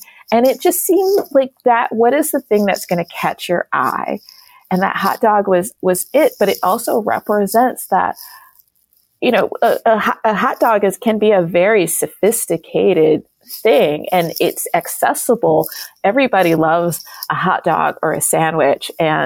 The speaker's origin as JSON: {"language": "English", "town": "Detroit", "region": "Michigan", "country": "United States", "said": "I'm from Detroit, one of the largest Middle Eastern populations outside the Middle East."}